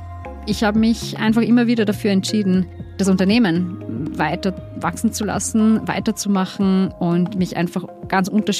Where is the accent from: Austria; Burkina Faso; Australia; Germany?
Austria; Ich bin auf einem Bauernhof groß geworden im Südosten von Österreich